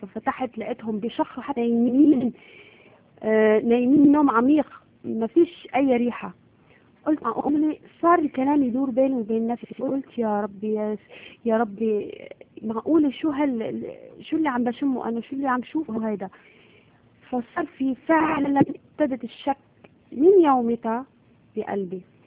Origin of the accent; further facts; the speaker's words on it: Syria; also born or lived in Gulf states; now in Europe; وبما اني انا متربايه بدول الخليج فانا شامي وبعرف افهم انواع البخور اللي تربيت وعشت عليها في دول الخليج،